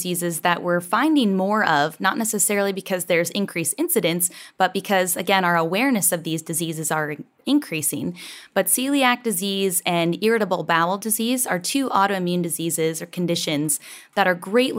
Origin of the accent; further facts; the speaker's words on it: Iowa, United States; moved away as an adult; I'm an Iowa girl, so I grew up in Iowa. I'm living in Texas now